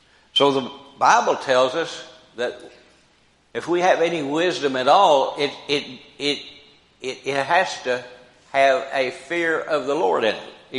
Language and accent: English; Brookport, Illinois, United States; I remember when I was growing up in Brookport, we never locked a door.